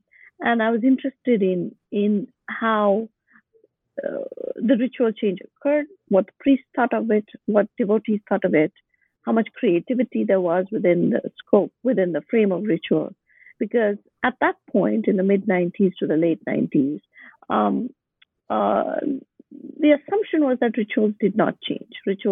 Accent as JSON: {"language": "English", "town": "Bangalore", "region": "Karnataka", "country": "India", "tie": "born or raised there", "said": "so I had gone home. My hometown is Bangalore."}